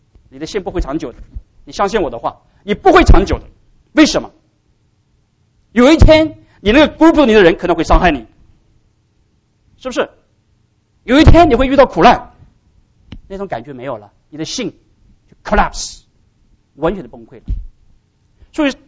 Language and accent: Chinese; China; 我们中国人怎么说啊？